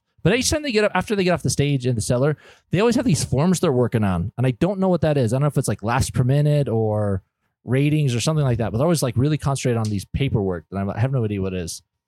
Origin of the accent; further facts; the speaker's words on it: Utah, United States; But I was like, I'm also trying to meet Ryan Hamilton because I'm from Utah and he's from Idaho.